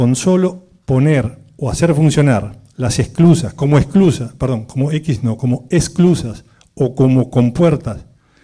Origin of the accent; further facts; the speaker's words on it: Santa Lucía, Canelones, Uruguay; born there; Yo nací hace muchos años en Santa Lucía, más de 60 años.